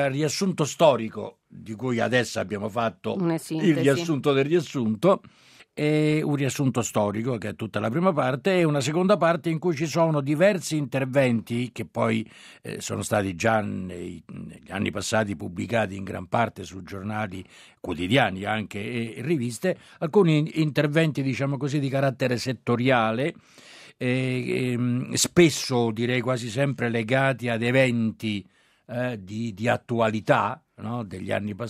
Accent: Rome, Lazio, Italy; Però proprio da romano volevo fare un paio ancora di osservazioni

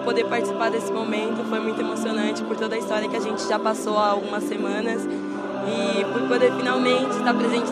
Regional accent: Brazil; A gente é do Brasil, então a gente passa por muitas dificuldades

